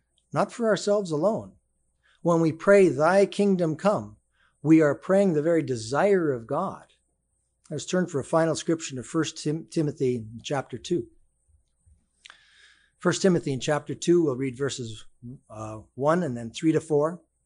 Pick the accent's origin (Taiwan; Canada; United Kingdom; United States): Canada; I'm Canadian, which means that as a Commonwealther, sometimes we have vocabulary that might be a little bit different.